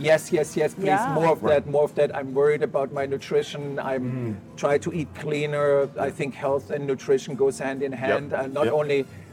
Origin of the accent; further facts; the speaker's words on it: Stuttgart, Baden-Württemberg, Germany; I missed the pretzel bread that I grew up with in Stuttgart, Germany.